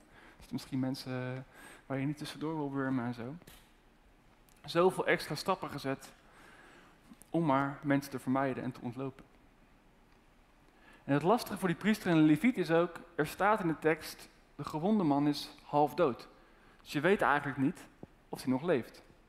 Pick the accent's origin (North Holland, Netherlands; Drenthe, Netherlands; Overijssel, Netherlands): Overijssel, Netherlands; in het Overijsselse dorp waar ik opgroeide en waar iedereen blank was, en mijn hele klas ook, de hele school ook